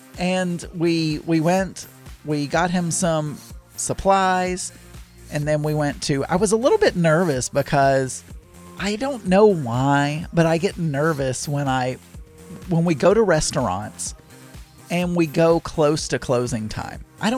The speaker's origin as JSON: {"language": "English", "region": "Arkansas", "country": "United States", "accent": "Arkansas", "said": "Maybe it is my Arkansas accent and it is just an accent thing."}